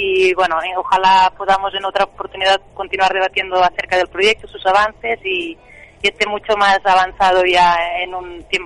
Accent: Catalonia, Spain; now in Chile; No, yo soy catalana. Llegué a Chile hace 4 años.

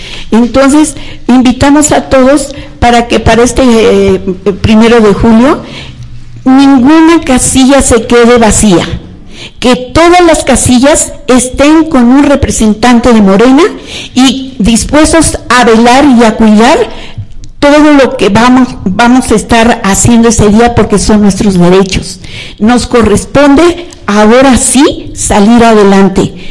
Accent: Mexico; lo que realmente nos corresponde como mexicanos.

